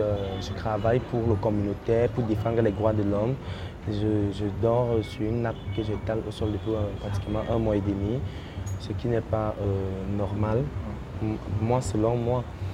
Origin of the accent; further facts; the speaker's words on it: Ebolowa, South, Cameroon; dans la ville, Ebolova, c'est ma ville natale, je ne peux plus parler là-bas.